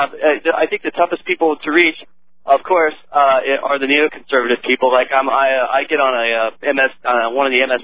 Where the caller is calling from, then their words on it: Gainesville, Florida, United States; Hey, I'm from Gainesville, Florida here.